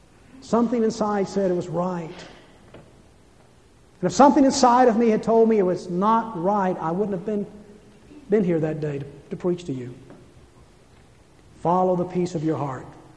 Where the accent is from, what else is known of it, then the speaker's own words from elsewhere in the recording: Atlanta, Georgia, United States; born there; The day I was born in Crawford Long Hospital in Atlanta, Georgia.